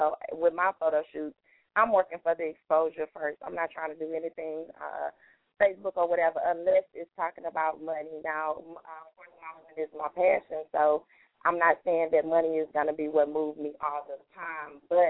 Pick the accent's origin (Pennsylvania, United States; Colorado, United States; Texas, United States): Texas, United States; Houston; I guess because I'm from Houston, I've been out here, so I've pretty much gotten adjusted to it.